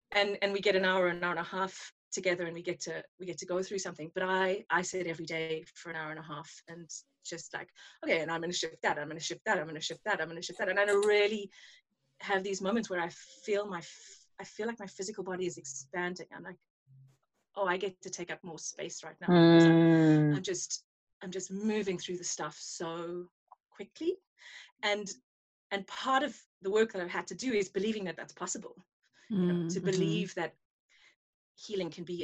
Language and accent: English; South Africa; I was affected by a lot of crime growing up in South Africa